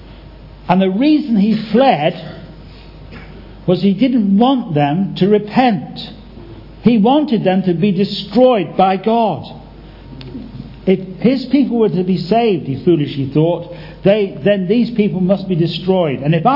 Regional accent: United Kingdom; we're British of course, we don't quite say things as blatant and bluntly as that, do we?

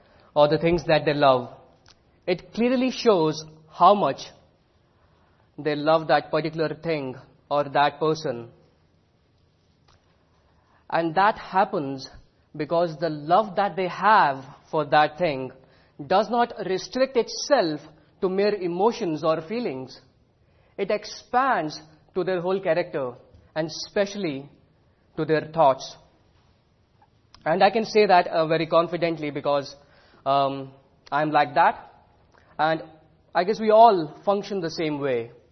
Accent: India; But again, the question comes, being an Indian, will I speak more about cricket?

